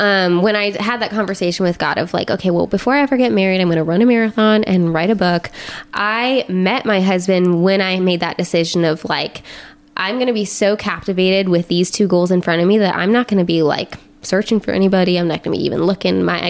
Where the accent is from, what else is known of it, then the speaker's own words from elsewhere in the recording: Champaign, Illinois, United States; And I got to do kind of the same job that I did in Dayton in my hometown, which is like a whole new ball game of fun.